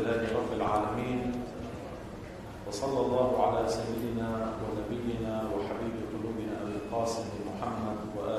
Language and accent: Arabic; Lebanon; هلا عندنا بلبنان منا عادة جارية في اصطلاح الأثلاث